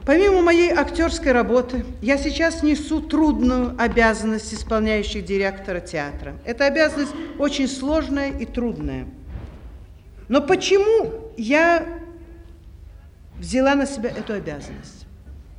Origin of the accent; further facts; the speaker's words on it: Kyiv, Ukraine; now in Moscow, Russia; так и я всегда из Киева стремилась в Москву